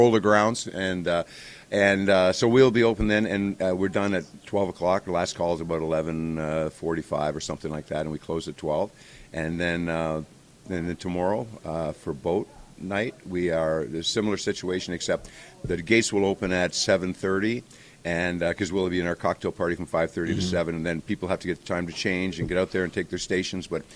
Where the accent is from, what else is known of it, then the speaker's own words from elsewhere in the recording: Kingston, Ontario, Canada; I grew up in Kingston, Ontario, which was the sailing capital of Canada.